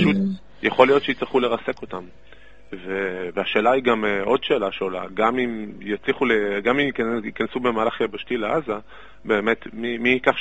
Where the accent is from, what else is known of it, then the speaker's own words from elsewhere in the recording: Ashkelon, Southern District, Israel; כן, אני מאשקלון.